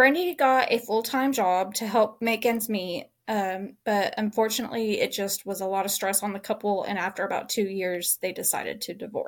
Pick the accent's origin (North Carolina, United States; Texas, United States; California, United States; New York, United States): Texas, United States; Brownsboro; this is very much home. We are from Brownsboro, grew up in Brownsboro.